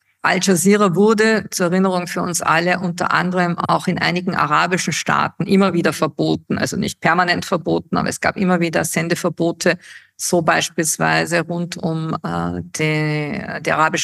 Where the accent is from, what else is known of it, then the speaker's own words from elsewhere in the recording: Austria; ich als Österreicherin